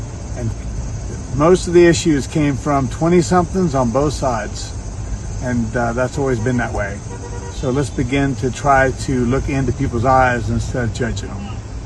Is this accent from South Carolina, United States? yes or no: no; Ohio, United States; I'm from Ohio and I came up here in case anyone got hurt